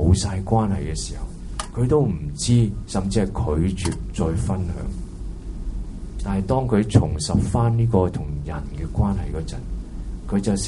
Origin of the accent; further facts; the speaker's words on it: China; 对于我们中国人来说，尤其是我们中国人，我们有难度的。